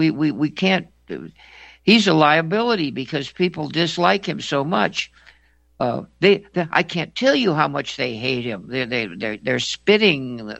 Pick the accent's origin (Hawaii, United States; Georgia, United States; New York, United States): New York, United States; born there; Hey, I was born in New York. My parents were just students there